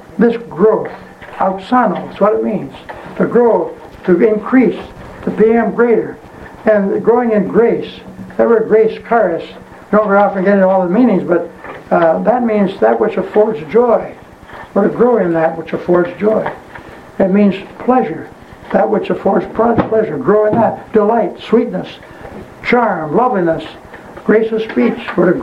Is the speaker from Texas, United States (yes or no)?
no; Berea, Ohio, United States; My wife and I grew up in Berea, Ohio, and we graduated from Berea High School.